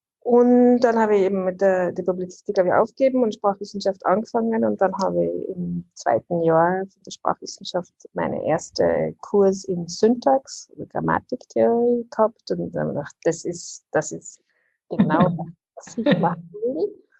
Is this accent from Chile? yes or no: no; Wels, Upper Austria, Austria; also born or lived in Vienna; also ich bin Oberösterreicherin, wie du aus Wels, und bin aufgewachsen in Wels und dann nach der Matura nach Wien, um zu studieren.